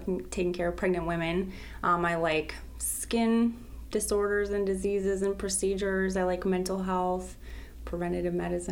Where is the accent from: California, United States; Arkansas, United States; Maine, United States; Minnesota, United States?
Minnesota, United States; Mankato; I grew up in southern Minnesota in Mankato.